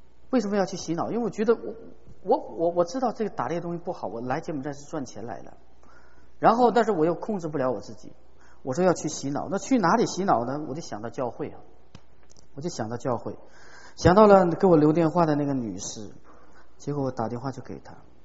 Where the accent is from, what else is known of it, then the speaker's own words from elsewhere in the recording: China; 但是你知道我是中国人，我们嘴巴很好哈，比较客气哈